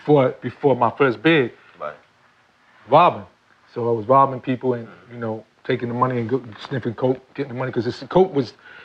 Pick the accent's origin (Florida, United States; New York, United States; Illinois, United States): New York, United States; Bronx; I'm originally from the Bronx, but I claim New York.